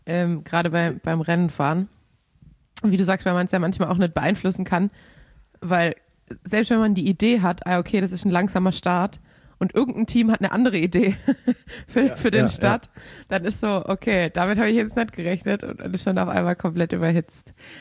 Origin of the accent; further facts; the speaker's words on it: Cologne, North Rhine-Westphalia, Germany; als Kölner ja